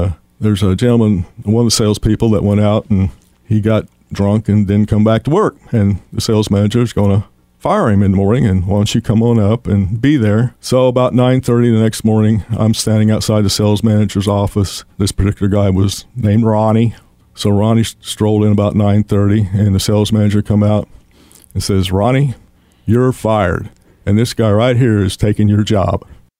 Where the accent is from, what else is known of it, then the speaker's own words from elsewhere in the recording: Danville, Illinois, United States; I'm from Danville, Illinois, and I am currently the owner of CarMac Car Capital.